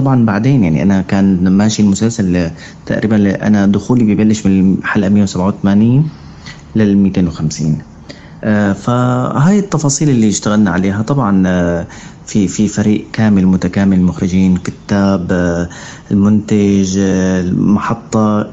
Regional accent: Syria; أنا ممثل سوري وأساسا أنا من الدراما السورية.

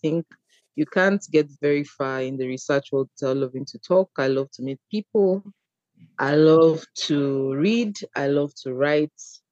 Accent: Nigeria; I'm a Nigerian.

